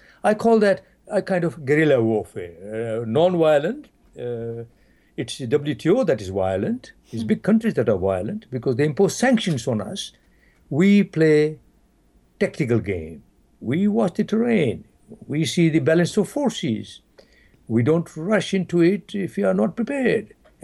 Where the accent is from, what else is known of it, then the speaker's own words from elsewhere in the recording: Uganda; moved away; also born or lived in Zimbabwe; I come from Uganda, and I have traveled around, and I have lived for over 20 years in Zimbabwe.